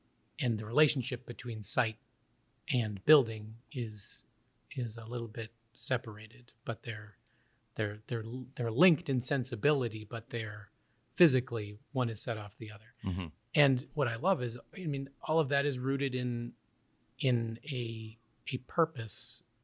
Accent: Massachusetts, United States; I grew up in Massachusetts. I would go on field trips to the Museum of Fine Art in Boston, or the Isabella Stewart Gardner.

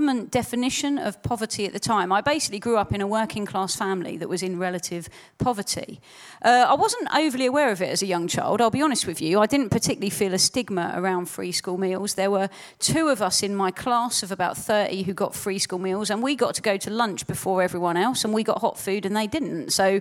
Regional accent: Hastings, South East England, United Kingdom; I became a Christian when I was 15. I didn't grow up in a Christian family. I grew up in Hastings. I haven't lived there my whole life, but I've returned to there. But Hastings is the 13th most deprived town in the country.

